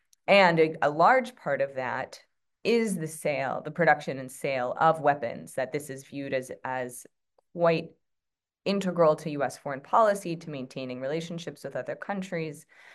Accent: United States; and as an American, I was accustomed to sort of viewing our country

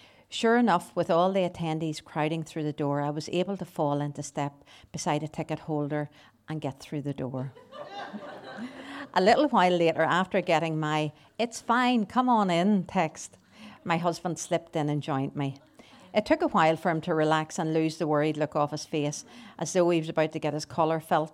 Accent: Northern Ireland, United Kingdom; But I'm from Bandit Country, where we're inclined to view laws and rule keeping with a more flexible approach and a view that they're always open to interpretation.

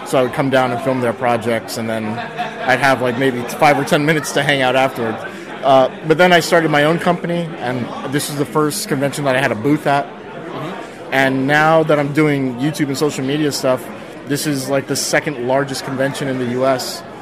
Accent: New York City, New York, United States; No, I'm from New York City.

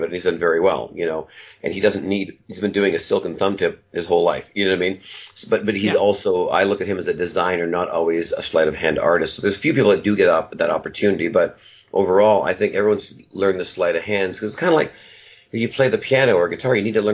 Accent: Vancouver, British Columbia, Canada; now in United States; we're both Canadian from Vancouver and all that. And we never knew each other in Vancouver.

